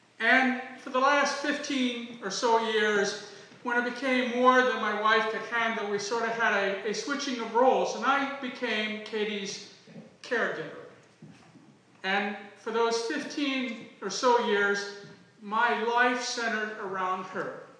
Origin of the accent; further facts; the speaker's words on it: Ohio, United States; And like any, you know, born and raised in Ohio, true blue, you know, Ohio State fan